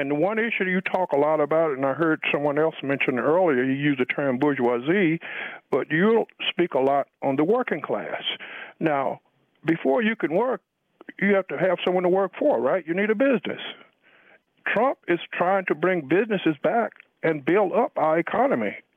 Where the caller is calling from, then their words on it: Washington, United States; calling from Washington.